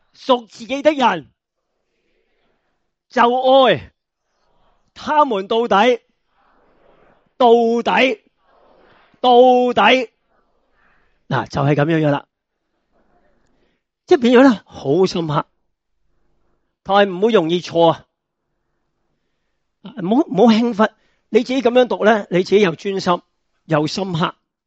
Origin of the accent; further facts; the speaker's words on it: China; 咁其实同我中国人咧以前嘅教育啊